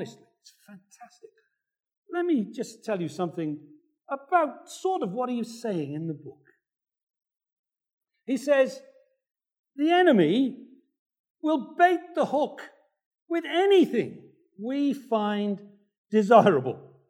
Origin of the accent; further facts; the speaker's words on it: United Kingdom; There's a lot about him that's nice, as we British people say.